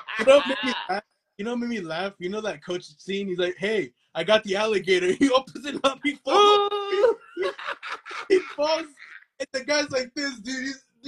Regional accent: Calexico, California, United States; That's where my family is from. We're from Calexico. When you pass the border, it's Calexico. I'm from Imperial Valley.

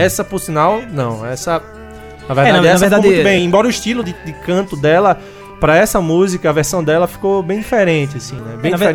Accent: Northeast Region, Brazil; accent: Northeastern; Tudo bem que meu sotaque nordestino...

